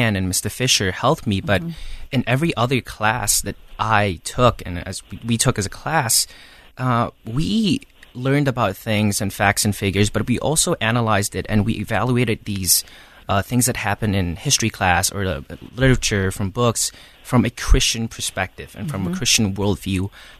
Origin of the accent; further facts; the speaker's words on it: Cambodia; I am from Cambodia. Yeah.